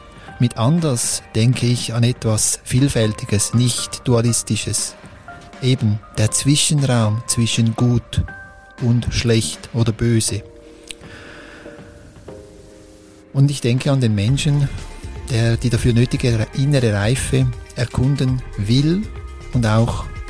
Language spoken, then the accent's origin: German; Switzerland; first language Swiss German; ich wechsle jetzt auf Schweizerdeutsch, weil das ist unsere Muttersprache